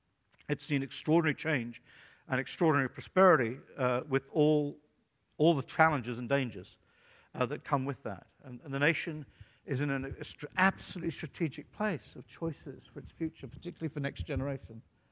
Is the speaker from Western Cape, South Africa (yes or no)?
no; Johannesburg, Gauteng, South Africa; born there; I am a South African. I was born in Joburg.